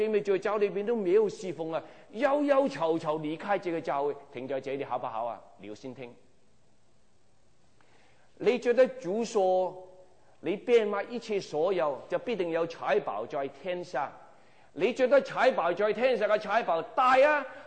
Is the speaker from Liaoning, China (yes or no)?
no; Guangdong, China; 你不知道我是广东人吗？